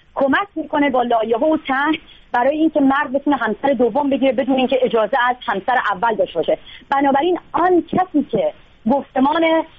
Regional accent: Iran; moved away; من به عنوان یک دختری که توی شهرستان بزرگ شدم

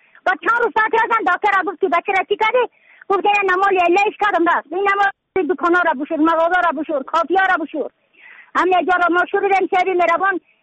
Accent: Badakhshan, Afghanistan; از بدخشان هستم، مرکز بدخشان، ولسوالی اکل پایان، قریه اینگ.

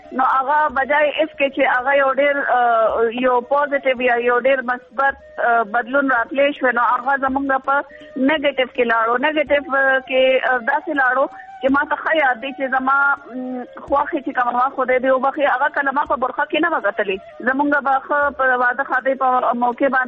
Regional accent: Dir, Khyber Pakhtunkhwa, Pakistan; زه خپله چونکې د دیر نه یم

